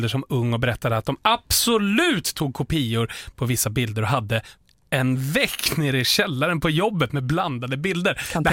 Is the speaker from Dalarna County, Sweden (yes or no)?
yes; Djura, Dalarna County, Sweden; Eftersom både du och jag är ju från Djura.